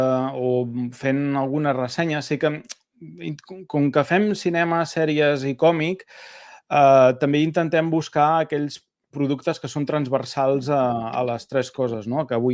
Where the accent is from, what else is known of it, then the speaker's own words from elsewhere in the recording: Girona, Catalonia, Spain; avui també és un dia complicat perquè la majoria, molts de nosaltres també som de Girona